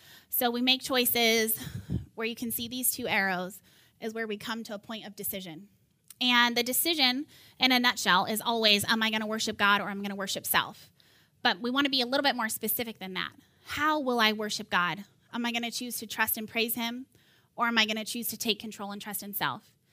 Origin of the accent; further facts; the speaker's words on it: California, United States; So I'm from California, and right now I live about 10 minutes from the beach. I live in Torrance, and it's the best.